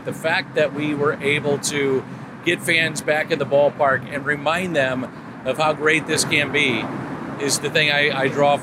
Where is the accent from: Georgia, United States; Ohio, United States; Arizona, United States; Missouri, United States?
Missouri, United States; St. Louis; I'm from St. Louis. He's from St. Louis.